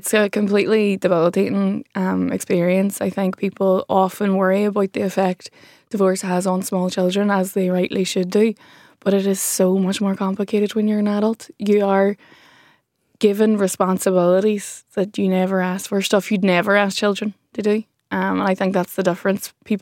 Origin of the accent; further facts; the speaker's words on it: Derry, Northern Ireland, United Kingdom; we're still in Ireland. So I'm from Derry City and everybody knows everybody.